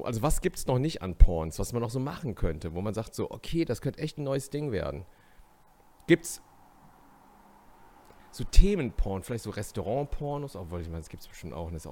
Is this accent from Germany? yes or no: no; South Korea; Ganz cool, ich bin auch Koreaner und so, ne, not bad.